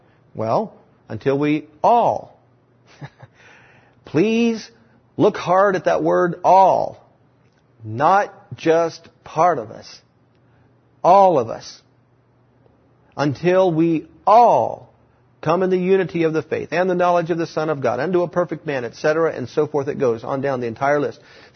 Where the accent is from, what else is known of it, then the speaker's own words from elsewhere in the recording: Cincinnati, Ohio, United States; born there; My parents were from Kentucky, all right? I was almost from Kentucky. I was born in Cincinnati, so don't you cast any stones at me.